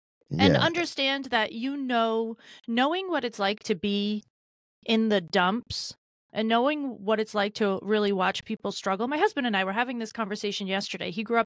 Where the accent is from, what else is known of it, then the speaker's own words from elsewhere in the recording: Fall River, Massachusetts, United States; Fall River, Mass.